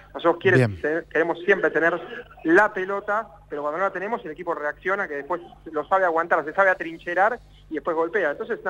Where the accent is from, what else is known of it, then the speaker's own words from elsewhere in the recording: Argentina; como somos los argentinos